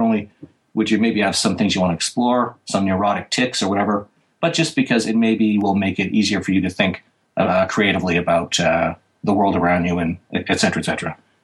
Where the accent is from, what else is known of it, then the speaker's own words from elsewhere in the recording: Ontario, Canada; And before that, I come from Northwestern Ontario